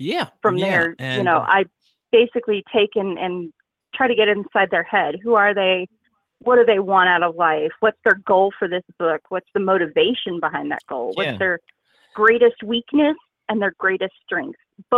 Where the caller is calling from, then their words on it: Denver, Colorado, United States; I am calling from Denver, Colorado.